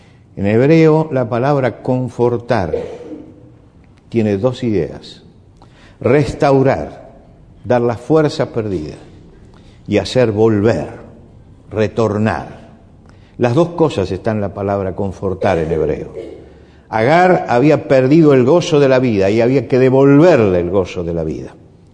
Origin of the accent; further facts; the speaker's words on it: Peru; Disculpe, vengo del Perú y no sé si decir carro o coche.